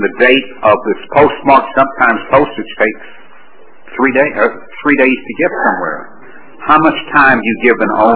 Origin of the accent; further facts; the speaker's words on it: Dallas, Texas, United States; Growing up in Dallas